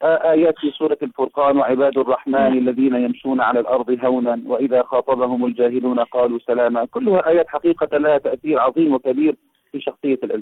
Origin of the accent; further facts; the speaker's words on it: Aleppo, Aleppo Governorate, Syria; الحمد لله هنا عندنا في حلب أو في سوريا بشكل عام نهضة قرآنية عالية، فلله الحمد المعاهد منتشرة في كل مساجد بلدي سوريا